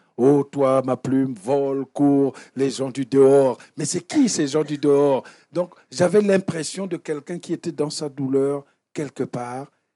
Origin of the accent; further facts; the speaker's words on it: Republic of the Congo; born there; je suis africain, je suis né au Congo-Brazzaville